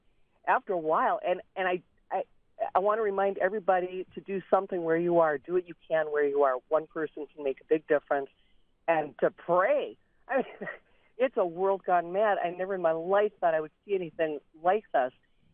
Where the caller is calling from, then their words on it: Michigan, United States; So I'm calling from Michigan.